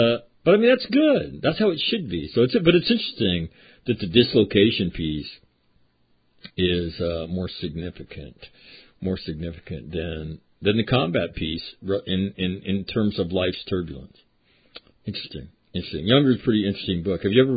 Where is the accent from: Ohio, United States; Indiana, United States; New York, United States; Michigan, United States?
Ohio, United States; Columbus; I'm from Columbus, Ohio, sir. Columbus, Ohio? That's a shithole.